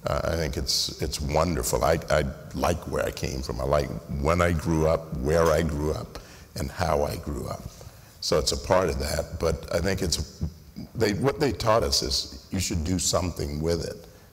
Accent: the South, United States; he's from the North, I'm from the South, totally different backgrounds

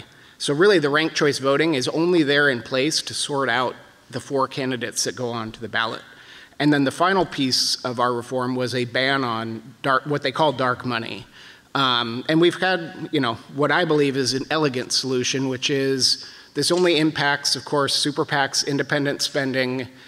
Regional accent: Alaska, United States; I'm the weirdo from Alaska. So in Alaska, you may have heard, or you may not have, we've passed sort of a revolutionary new election system.

